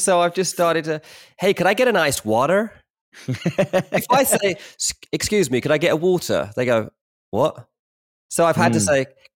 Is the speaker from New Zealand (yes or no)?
no; England, United Kingdom; now in San Diego, United States; I might be in San Diego, but I'm still English, just about.